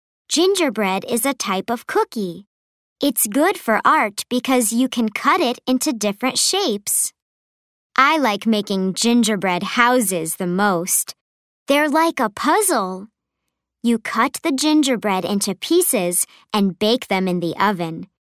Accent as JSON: {"language": "English", "town": "Bergen", "region": "Vestland", "country": "Norway", "said": "I'm from Bergen in Norway."}